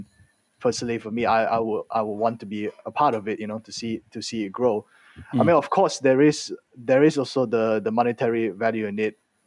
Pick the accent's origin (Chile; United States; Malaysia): Malaysia; as a Malaysian